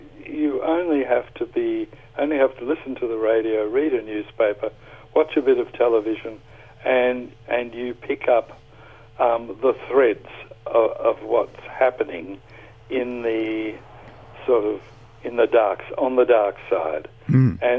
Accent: Australia; also born or lived in Sydney / Melbourne / Canberra / Byron Bay; I am Australian, born here, lived here most of my life, apart from brief episodes overseas. I've lived in Sydney, Melbourne, Canberra, Byron Bay, on an island in Moreton Bay in Queensland.

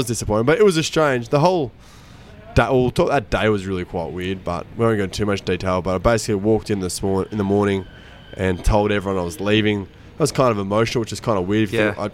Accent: Canberra, Australian Capital Territory, Australia; born there; I'm proud to say I was born in Canberra, but I just associate more with Adelaide.

